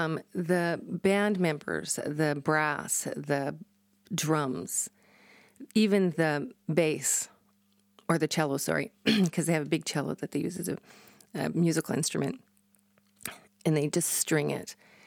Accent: Canada; a lot of people when they talk to me about being, because I'm Canadian, oh, it must be so cold there

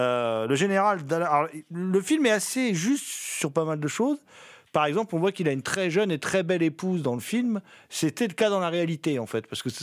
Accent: France; Moi, en tant que Français, par exemple, je ne sais pas forcément

